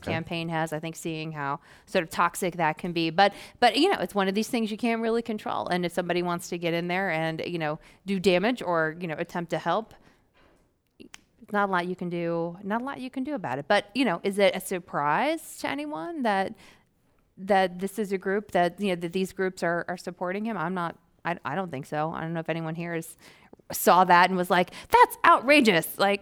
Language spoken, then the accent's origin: English; Georgia, United States; Is this because I'm from Georgia?